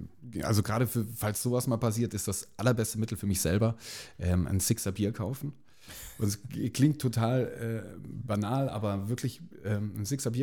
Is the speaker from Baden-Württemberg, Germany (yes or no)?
yes; Erzingen, Baden-Württemberg, Germany; Im tiefsten, ja genau, am Hochrhein, Südzipfel.